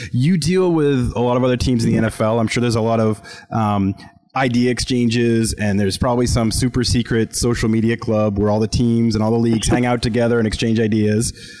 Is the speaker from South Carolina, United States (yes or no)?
no; Boston, Massachusetts, United States; I will admit, I'm from Boston, so you can guess where my allegiances are